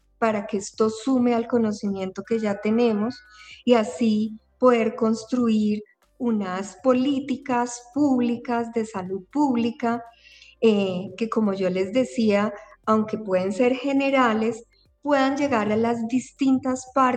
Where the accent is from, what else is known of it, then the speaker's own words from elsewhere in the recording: Colombia; desde el entendimiento de nuestra realidad como sociedad colombiana y nuestro contexto colombiano